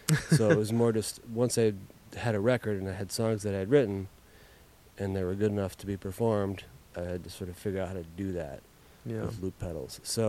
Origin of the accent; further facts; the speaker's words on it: Minneapolis, Minnesota, United States; Yeah, I grew up in South Minneapolis.